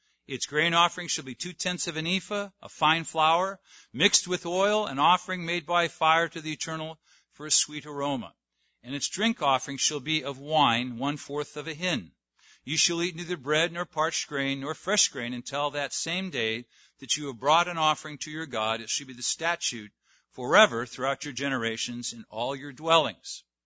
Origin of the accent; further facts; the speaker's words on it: California, United States; I grew up in Southern California. I'm a native.